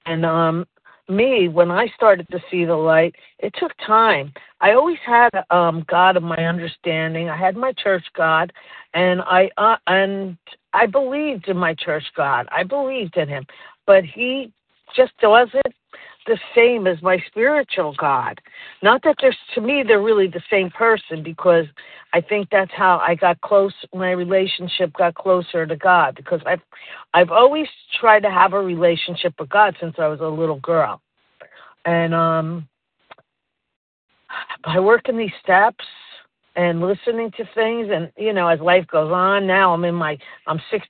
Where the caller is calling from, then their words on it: Boca Raton, Florida, United States; I'm calling from Boca Raton, Florida.